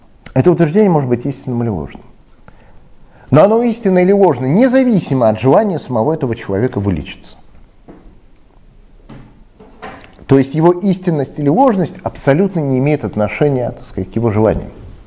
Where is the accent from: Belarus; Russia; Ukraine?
Russia; born there; Я родился в конце 20 века в России, и я знаю, что Земля на самом деле шар.